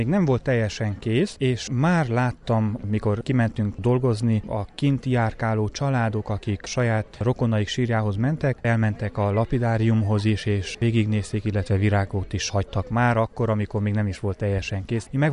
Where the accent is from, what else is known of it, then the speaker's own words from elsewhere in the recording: Maramureș, Romania; now in Kispereg, Hungary; Máramarosi származású vagyok, és nálunk a legtöbb temetőben van sírkőtár, és gyermekkoromban ezt láttam